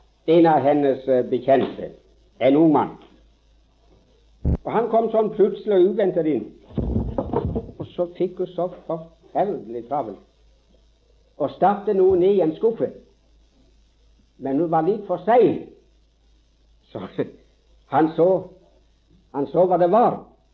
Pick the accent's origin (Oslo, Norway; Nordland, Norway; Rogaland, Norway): Rogaland, Norway; Karmøy; Jeg kjenner til et tilfelle hjemme på Karmøy.